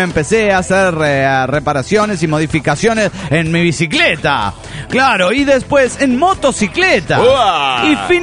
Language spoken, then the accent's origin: Spanish; Bella Unión, Artigas, Uruguay; de Bella Unión, República Oriental del Uruguay